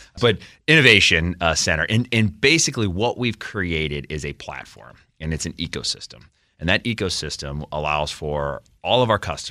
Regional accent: St. Louis, Missouri, United States; moved away as an adult; you know, Midwest guy, I was born and raised in St. Louis, moved here in the district 5 years ago.

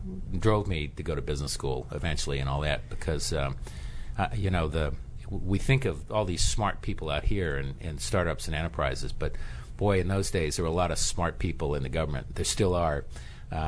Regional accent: Orlando, Florida, United States; I grew up in Orlando. My parents had moved down from Baltimore. My father was in the space program. My mother was from Virginia.

